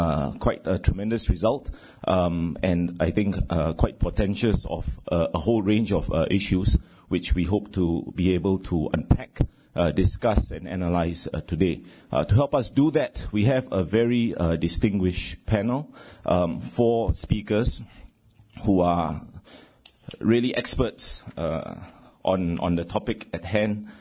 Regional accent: Singapore; now in United States; I'm from Singapore. I've been here a year.

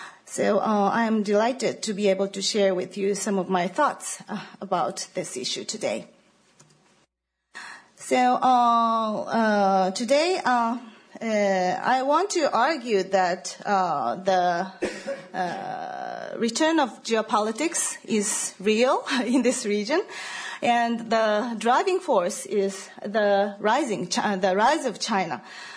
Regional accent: Japan; English is a second language; from Kyushu University in Fukuoka, Japan. As Professor Iwashita has mentioned, I'm from the southern part of Japan, and I usually have a very quiet, you know, local life, in a very relaxing city.

